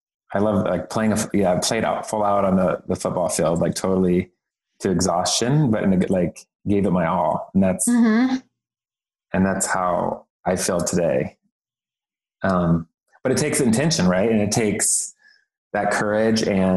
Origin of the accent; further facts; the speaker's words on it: Midwest, United States; what your family puts on you and society puts on you growing up in the Midwest, having that internalized homophobia and all this stuff.